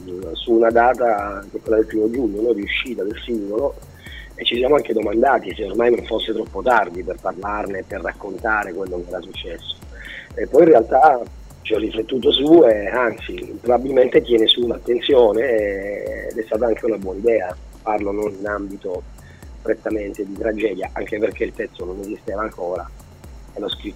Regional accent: Abruzzo, Italy; sono abruzzese, abito nella zona fatidica, no, tra virgolette

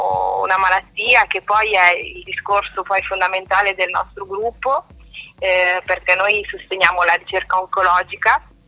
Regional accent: Pavia, Lombardy, Italy; Federico e io siamo di Pavia

